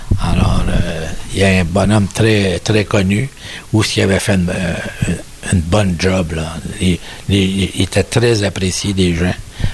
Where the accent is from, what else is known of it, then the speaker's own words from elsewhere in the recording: Montreal, Quebec, Canada; Saint-Côme, originaire de Montréal.